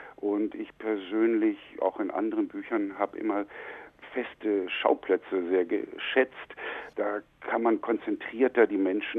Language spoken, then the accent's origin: German; Lower Saxony, Germany; Ja, ich bin Jahrgang 56, aber in der Lüneburger Heide aufgewachsen.